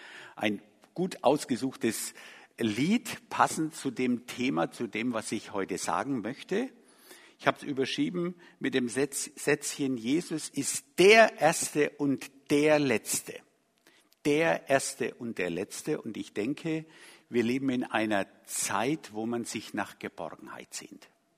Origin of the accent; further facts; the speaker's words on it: Bavaria, Germany; accent: Franconian; Ich komme aus dem Frankenland, ich kann also kein Hochdeutsch.